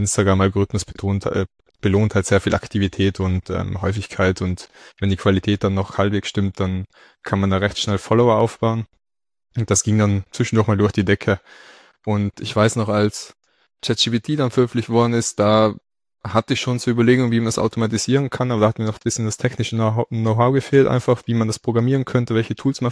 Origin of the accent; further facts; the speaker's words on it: Trentino-Alto Adige, Italy; also born or lived in Vienna, Austria; komme eigentlich aus Südtirol. Das heißt, zwischendurch kann es sein, dass mein Dialekt ein bisschen durchrutscht.